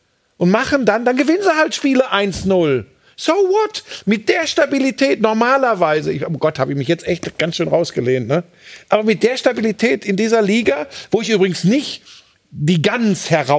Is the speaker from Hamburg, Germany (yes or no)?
no; North Rhine-Westphalia, Germany; ich darf das als Ruhrpottler sagen